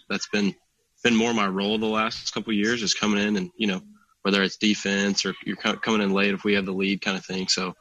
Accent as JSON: {"language": "English", "town": "Knoxville", "region": "Tennessee", "country": "United States", "said": "So I'm from Knoxville."}